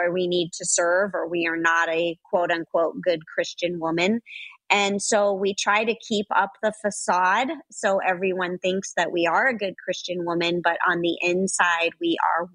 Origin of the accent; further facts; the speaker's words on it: Los Angeles, California, United States; You know, I grew up in Los Angeles.